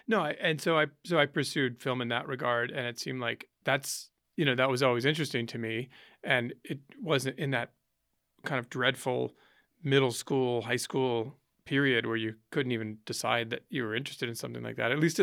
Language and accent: English; St. Louis, Missouri, United States; I grew up in St. Louis, Missouri. My dad had a movie theater in the basement.